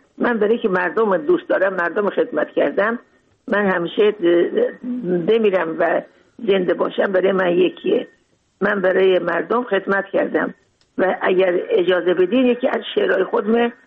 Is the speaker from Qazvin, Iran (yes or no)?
no; Mashhad, Razavi Khorasan, Iran; born or raised there